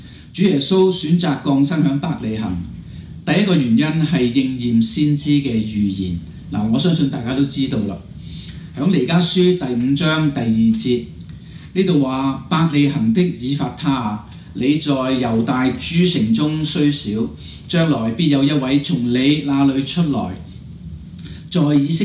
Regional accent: Hong Kong; 或者我们香港人有个俗语说苦过弟弟

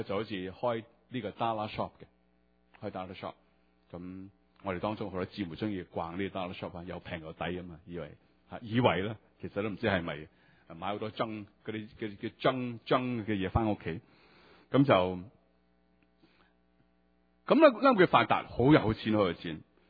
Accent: China; 回报于社会，我谂我哋中国人系好少会咁去做

